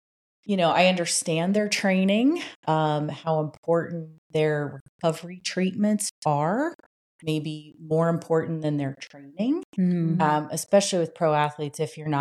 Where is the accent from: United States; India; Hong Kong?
United States; St. Mary's, Ohio; I grew up in St. Mary's, Ohio, a very rural Northwest Ohio community, pretty much farming community.